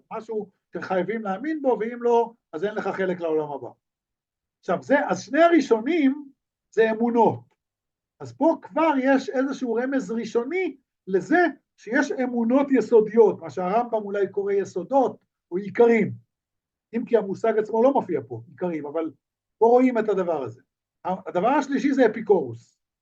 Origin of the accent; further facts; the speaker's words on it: Haifa, Haifa District, Israel; מכירים בחיפה, אני חיפאי.